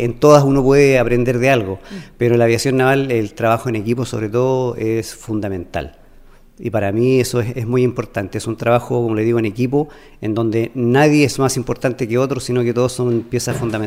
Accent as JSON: {"language": "Spanish", "town": "Santiago", "region": "Santiago Metropolitan Region", "country": "Chile", "tie": "born or raised there", "said": "Efectivamente, yo soy nacido y criado en Santiago"}